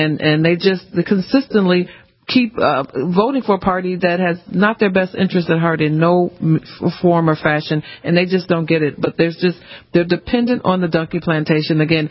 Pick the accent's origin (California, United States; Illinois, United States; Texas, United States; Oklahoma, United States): Illinois, United States; Chicago; Interesting, though, I grew up in Chicago, went to Catholic school.